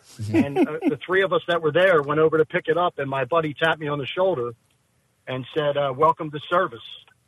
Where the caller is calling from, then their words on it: Warminster, Pennsylvania, United States; I'm in Warminster.